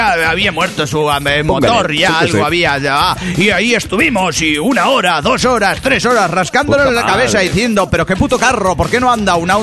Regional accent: Tarija, Bolivia; de Tarija, Bolivia.

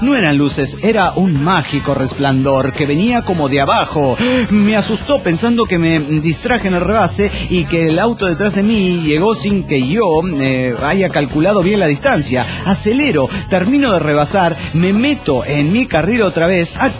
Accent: Coatzacoalcos, Veracruz, Mexico; now in Monterrey, Mexico; soy de Coatzacoaqueño, es decir, de Coatza, de Coatzacoacos, Veracruz, por si el pirata no pronunció bien.

